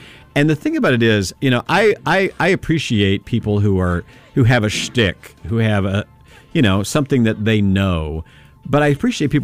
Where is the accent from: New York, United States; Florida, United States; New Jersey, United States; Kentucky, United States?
Kentucky, United States; also born or lived in Ohio; because I was born in Ohio, even though, you know, I spent my middle school and high school years in Kentucky and college years. I was born in Ohio.